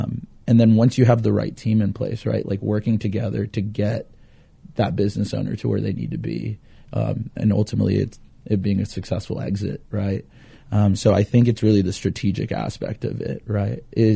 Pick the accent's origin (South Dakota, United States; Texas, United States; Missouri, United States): Texas, United States; I'm originally from South Texas. Never envisioned myself being called a professional. but no, I grew up in South Texas, ended up going to school up at Sam Houston State University.